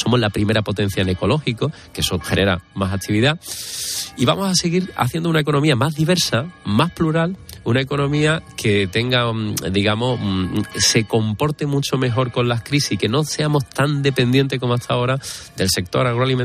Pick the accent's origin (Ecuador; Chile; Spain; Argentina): Spain; nosotros somos españoles